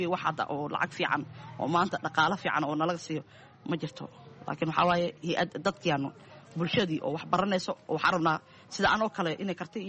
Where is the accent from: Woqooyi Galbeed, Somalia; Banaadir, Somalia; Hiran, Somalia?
Banaadir, Somalia; Mogadishu; moved away as an adult; Aniga waxaan kasoo qaxay Xamar, waxaan ku dhashay degmada Shibis yaqshid no kusoo barbaaray marka maxay ahayd xamar baan kasoo qaxay 2007 ayaan kasoo qaxay